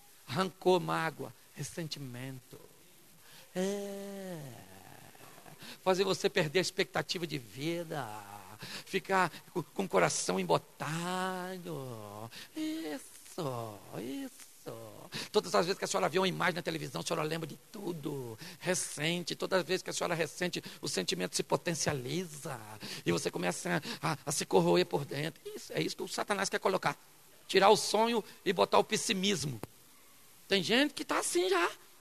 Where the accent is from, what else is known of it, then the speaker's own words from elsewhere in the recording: Rio de Janeiro, Brazil; eu sou do Rio de Janeiro.